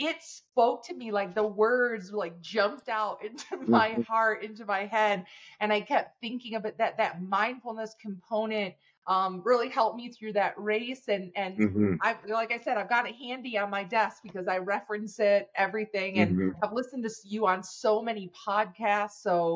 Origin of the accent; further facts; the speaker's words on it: Ann Arbor, Michigan, United States; I caught myself saying this recently about my hometown in Ann Arbor, where I actually feel different when I go back there now.